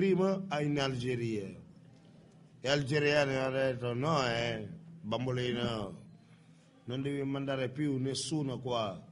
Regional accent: Senegal; Italian is a second language; Io dico, io sono senegalese

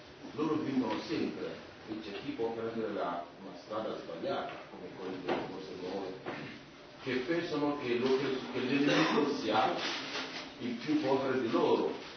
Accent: Mali; Italian is a second language; Io vengo dal Mali, che è un paese che è stato devastato dalla finanza e dalla

